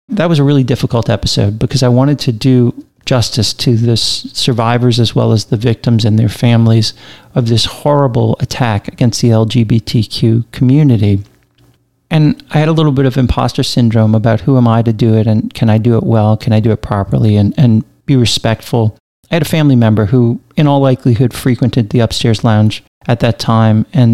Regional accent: New Orleans, Louisiana, United States; what are some of your favorite childhood memories growing up in New Orleans? Holidays, Mardi Gras, and what about Marie's and the girls?

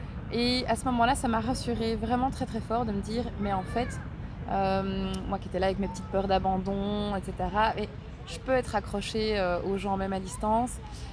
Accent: Écaussinnes, Wallonia, Belgium; Je suis originaire d'Écossine, et ce qui n'est pas très loin en fait, hein, c'est à 10-15 minutes en voiture d'ici.

